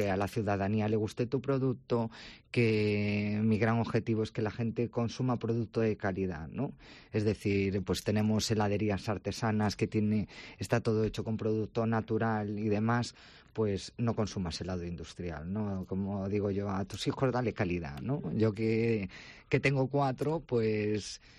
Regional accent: Ourense, Galicia, Spain; somos de Ourense, que hay más ourensano que nuestras aguas termales

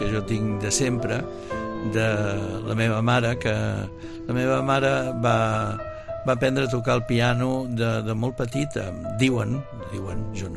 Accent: Barcelona, Catalonia, Spain; Jo neixo a la maternitat de Barcelona, vaig néixer a Barcelona, i vivíem amb la meva família a la Gran Via de Barcelona, a prop de la plaça de Tetuán

